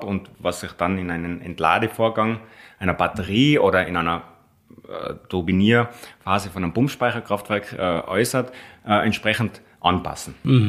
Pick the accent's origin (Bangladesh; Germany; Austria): Austria; Und da müssen wir als Österreicher einen Beitrag leisten